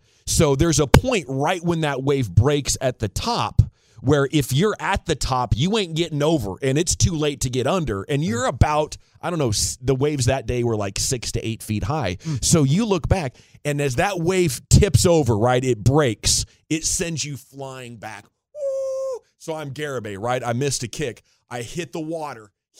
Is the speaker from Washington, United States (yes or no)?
yes; Washington, United States; now I'm from Washington State, rural Washington State. I'd been on a bodyboard like twice.